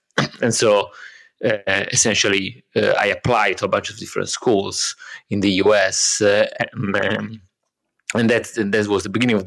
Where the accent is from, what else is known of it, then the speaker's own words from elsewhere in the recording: Florence, Tuscany, Italy; English is a second language; moved away as an adult; now in United States; I grew up in Florence in Italy, and I went there until the end of high school. I was there until the end of high school